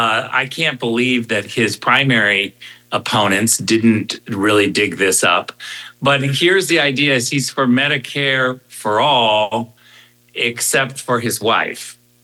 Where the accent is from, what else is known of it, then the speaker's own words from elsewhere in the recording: Jenison, Michigan, United States; look, I was born in Michigan. I was in school in Michigan, junior high, graduated from high school, from Jenison High School outside Grand Rapids.